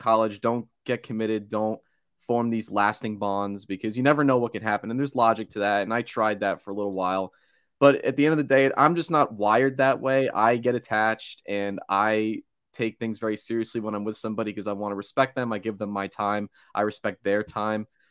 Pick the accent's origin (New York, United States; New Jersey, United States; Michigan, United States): New Jersey, United States; Lincroft; I'm from Lincroft, New Jersey. It's right on the Jersey Shore.